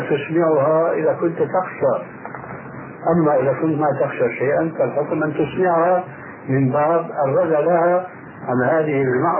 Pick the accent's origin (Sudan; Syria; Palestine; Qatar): Syria; أقل إنسان منكم يتسع لعديد من بيوتنا في بلادنا سوريا